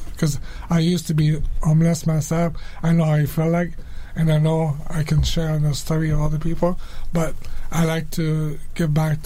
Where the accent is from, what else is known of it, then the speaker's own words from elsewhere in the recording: Montreal, Quebec, Canada; I'm from Montreal. I have no family here. They're all back east.